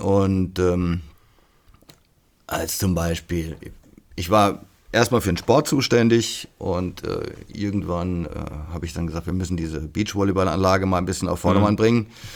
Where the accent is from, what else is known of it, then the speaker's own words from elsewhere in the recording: Freiburg, Baden-Württemberg, Germany; ich bin 61 geboren in Freiburg. Habe auch dort sehr lange gelebt und bin immer noch gerne in der Stadt. Habe die Stadt auch als Jugendlicher und Kind als sehr frei und international erlebt.